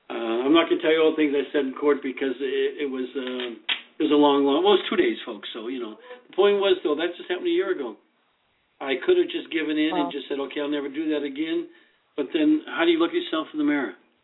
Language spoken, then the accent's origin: English; United States; I've done nothing wrong, and as an American citizen, as a taxpayer...